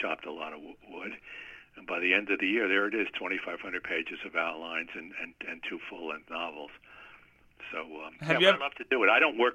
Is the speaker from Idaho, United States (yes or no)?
no; Newburgh, New York, United States; I grew up in Newburgh, New York, and the Palatine Club was pretty close, and we didn't have the money to belong.